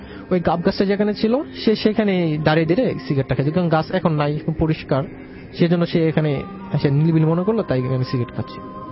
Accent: Gazipur, Dhaka Division, Bangladesh; now in Dhaka, Bangladesh; আমি গাজীপুর, আমার বাড়ি হলো গাজীপুর, আমি ঢাকা থাকি এখন মিরপুরে

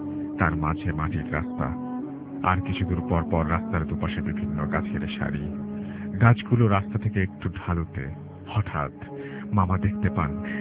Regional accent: Dhaka, Dhaka Division, Bangladesh; আমার বাসা যাত্রাবাড়ি এলাকার পার্শ্ববর্তী ধোলাইপাড় এলাকায়। আমার গ্রামের বাড়ি হলো ঢাকা জেলার নবাবগঞ্জ থানার হরিশকুল নামক গ্রামে। জন্মস্থান ঢাকাতেই এবং সব কিছু ঢাকাতেই।

